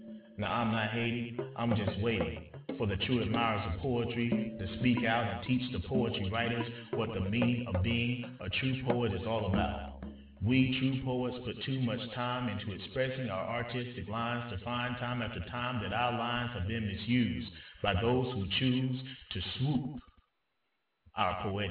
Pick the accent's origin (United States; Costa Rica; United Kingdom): United States; Georgia; Alice Walker, from my home state in Georgia